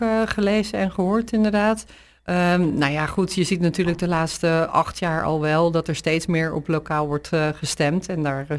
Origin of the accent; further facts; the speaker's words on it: Krimpen, South Holland, Netherlands; Wij komen allemaal uiteraard uit Krimpen, dat geldt voor alle partijen.